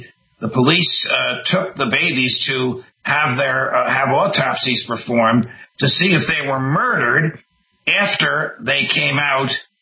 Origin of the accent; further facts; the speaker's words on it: New Jersey, United States; where I am now, my home state of New Jersey